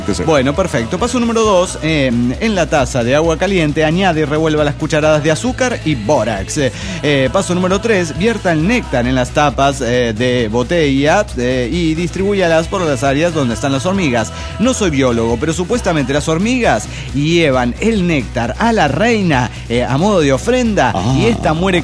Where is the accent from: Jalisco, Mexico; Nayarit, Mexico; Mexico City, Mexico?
Mexico City, Mexico; del DF mexicano.